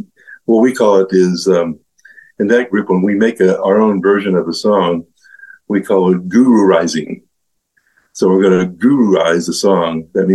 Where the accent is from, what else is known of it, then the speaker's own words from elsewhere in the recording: Paramount, California, United States; it was a great town of Paramount in the LA County region, and I thought it was a great childhood. I grew up in Catholic schools